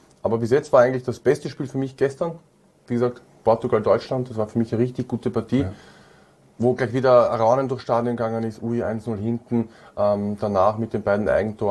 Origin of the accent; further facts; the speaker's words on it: Austria; Was ja oft bei uns in Österreich